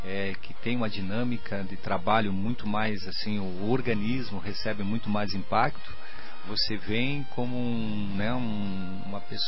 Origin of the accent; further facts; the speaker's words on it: Brazil; moved away; A gente é sul-americano, made in Brasil.